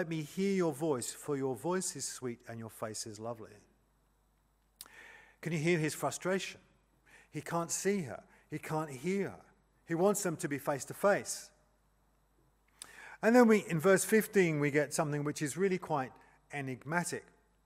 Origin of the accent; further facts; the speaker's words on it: England, United Kingdom; because I'm English